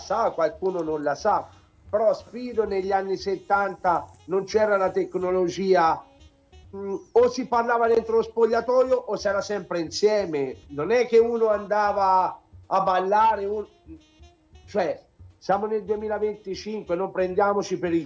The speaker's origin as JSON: {"language": "Italian", "region": "Tuscany", "country": "Italy", "said": "da buon toscano, potrei dire anche"}